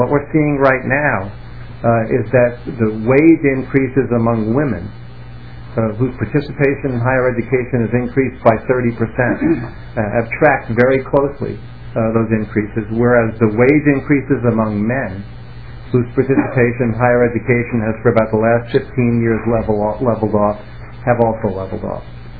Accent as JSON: {"language": "English", "region": "East Coast", "country": "United States", "moved": "as an adult", "lives_now": "Minnesota, United States", "said": "You know, I've lived in Minnesota now for almost 6 years. I'm originally from the East Coast."}